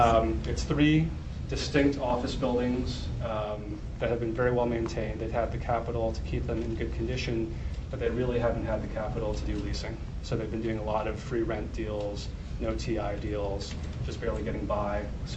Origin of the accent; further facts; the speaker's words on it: Chicago, Illinois, United States; we're guys from Chicago, we'll stand at 8 o'clock in the morning watching people for 2 hours